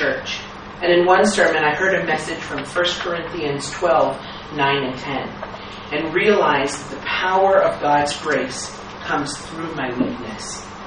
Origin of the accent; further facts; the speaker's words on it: Gifu, Japan; I grew up in Gifu Prefecture. In my childhood, Japan and China were at war